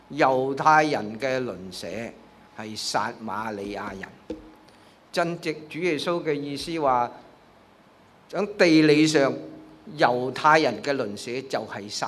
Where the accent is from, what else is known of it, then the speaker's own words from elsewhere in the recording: Hong Kong; 他们都是我们香港人的邻舍